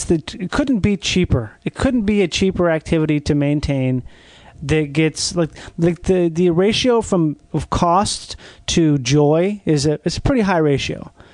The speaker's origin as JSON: {"language": "English", "region": "Minnesota", "country": "United States", "said": "And I'm from Minnesota. I went down to Florida. I didn't know a fucking soul down there."}